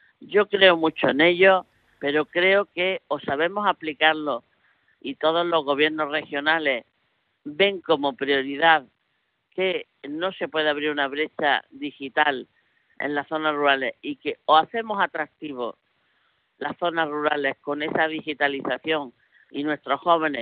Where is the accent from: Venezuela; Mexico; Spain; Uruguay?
Spain; Andalusia; now in Strasbourg, France; Granaína de Oveilar, del poniente granadino y de mi tierra siempre, situada donde esté.